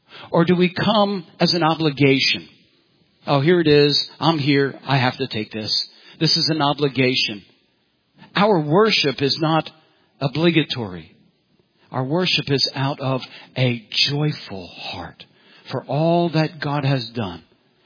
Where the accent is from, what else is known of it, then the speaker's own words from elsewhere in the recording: Ireland; If I wasn't Irish, I wouldn't be angry.